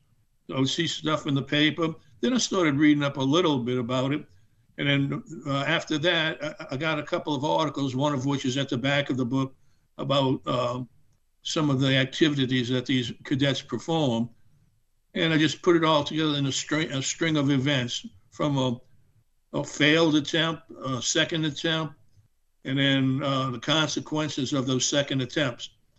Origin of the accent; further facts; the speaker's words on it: New Orleans, Louisiana, United States; I grew up in the French Quarter of New Orleans and went to St. Louis Cathedral Grammar School, De La Salle High School. After that, LSU, I got a degree in electrical engineering.